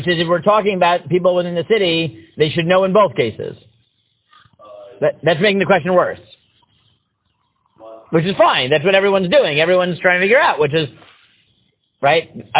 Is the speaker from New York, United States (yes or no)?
yes; Staten Island, New York, United States; I grew up in Israel, Staten Island.